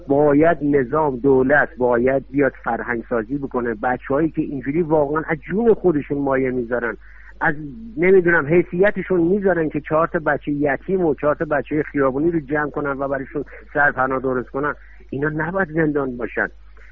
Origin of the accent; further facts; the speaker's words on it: Iran; من با هیچ دنیایی عوض نمی کنم خاک این کشور منو، چون توش من بزرگ شدم